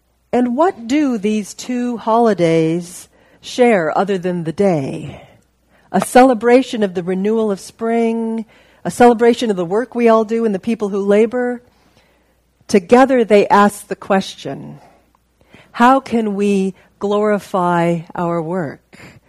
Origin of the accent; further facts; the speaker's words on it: Oregon, United States; I grew up in Oregon.